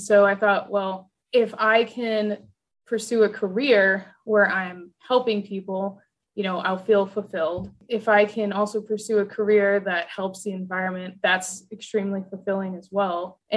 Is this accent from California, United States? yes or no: no; Kansas, United States; Yeah, so I'm originally from Kansas.